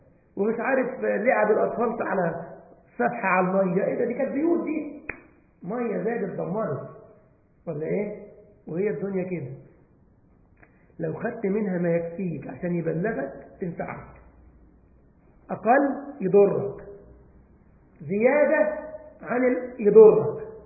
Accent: Egypt; البعض عندنا في مصر يقول لك بالدرجه ده قصر ديل.

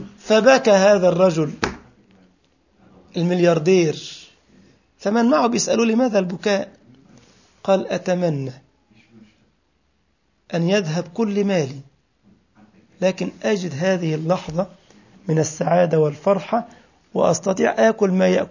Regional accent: Egypt; عندنا في مصر لك المنديل المحلاوي

